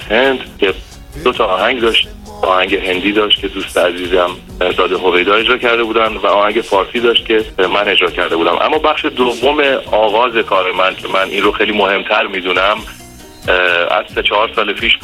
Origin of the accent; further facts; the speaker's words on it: Tehran, Tehran Province, Iran; از تهران به دنیا آمدم، متولد 1355 در تهران هستم، بچه امیریه تهران هستم و اصالتا آذری هستم.